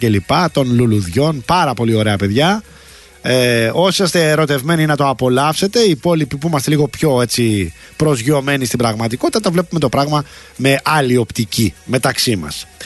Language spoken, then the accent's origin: Greek; Rafina, Attica, Greece; η πατρίδα μου πολύ διάσημη βλέπω έχει γίνει. Όλο πλάνα από τη Ραφίνα βλέπω σε διάφορα τηλεοπτικά κανάλια.